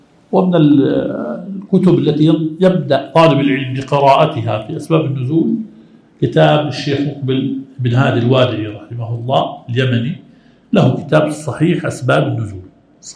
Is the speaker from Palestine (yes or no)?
yes; Jerusalem, Palestine; أنا مقدسي بفضل الله وأفتخر وأحب القدس، أنا أصلي مقدسي